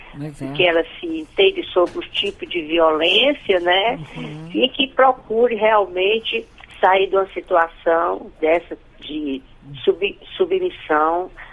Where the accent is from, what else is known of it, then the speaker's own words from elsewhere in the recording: Fortaleza, Ceará, Brazil; Isso, eu sou de Fortaleza, Ceará